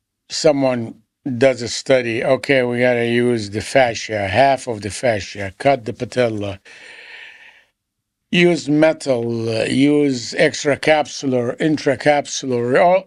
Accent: Cairo, Cairo Governorate, Egypt; born there; English is a second language; I was born in Cairo, Egypt in 1946.

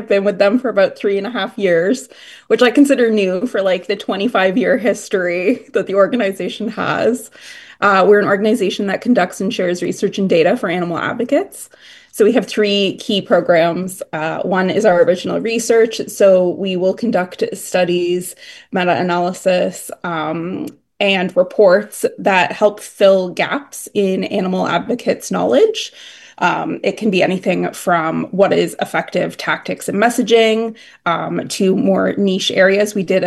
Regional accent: Canada; For some folks who know me, I'm Canadian. I don't say A that much, so hopefully it won't catch me up in the podcast, but it might start coming out a little twangy.

